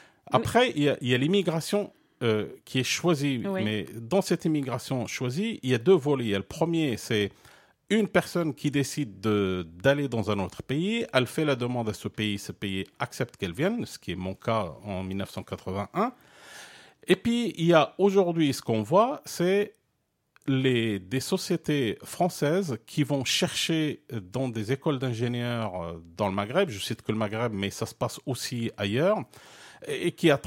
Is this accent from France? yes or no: no; Morocco; Et je connais très bien l'histoire de mon pays d'origine, le Maroc.